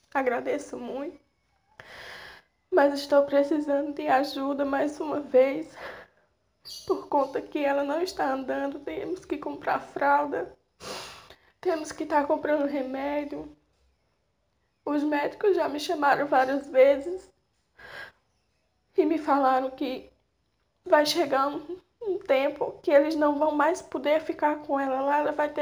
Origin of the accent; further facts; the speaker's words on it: São José de Belmonte, Pernambuco, Brazil; sou de São José de Belmonte. Moro na Vila Delmiro, próximo a Ureas Parque.